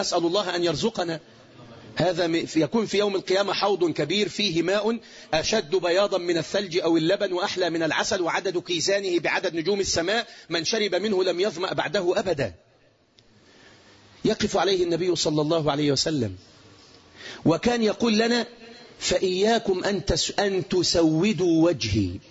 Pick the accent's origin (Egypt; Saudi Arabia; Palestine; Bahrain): Egypt; بلدنا مصر